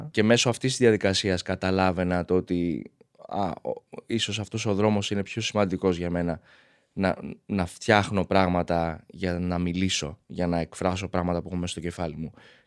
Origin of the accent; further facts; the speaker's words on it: Albania; now in Greece; Συνήθως εγώ σαν Αλβανός έμπαινα στην ελληνική ομάδα.